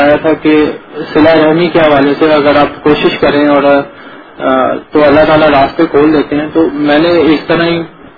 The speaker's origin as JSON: {"language": "Urdu", "town": "Faisalabad", "region": "Punjab", "country": "Pakistan", "said": "اور میں فیصلہ آباد کا رہنے والا ہوں."}